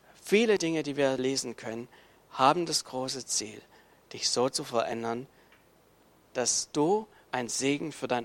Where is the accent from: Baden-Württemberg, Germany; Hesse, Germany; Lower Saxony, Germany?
Baden-Württemberg, Germany; ich gucke als Pastor, Schwabe und als Erbe die ganze Sache